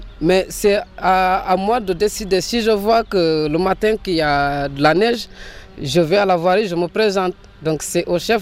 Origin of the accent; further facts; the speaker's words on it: Senegal; now in Switzerland; Moi, je suis sénégalais d'origine. … Je suis là en Suisse depuis le 4 juillet 2009.